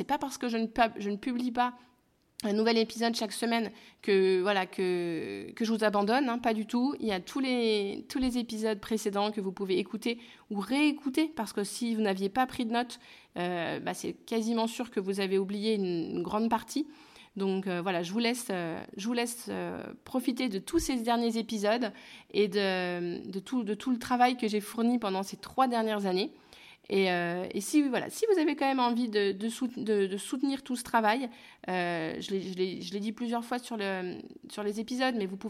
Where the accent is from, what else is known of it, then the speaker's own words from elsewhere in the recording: France; je suis française et que j'apprends l'anglais que depuis 2 ans et demi.